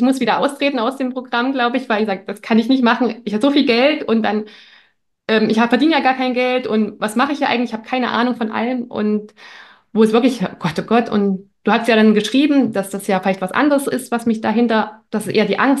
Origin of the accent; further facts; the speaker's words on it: East Germany, Germany; ich komme auch aus Ostdeutschland